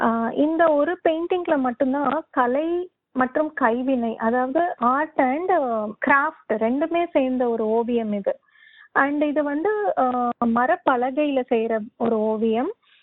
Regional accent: Erode, Tamil Nadu, India; பிறந்து வளர்ந்து படிச்சது எல்லாம் ஈரோட்ல தமிழ்நாடு.

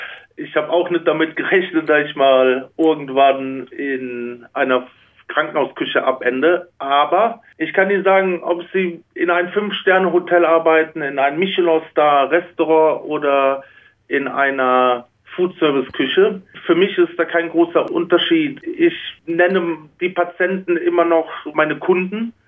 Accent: Bonn, North Rhine-Westphalia, Germany; now in Canberra, Australia; Ja, Canberra erinnert mich sehr an Bonn, wo ich groß geworden bin.

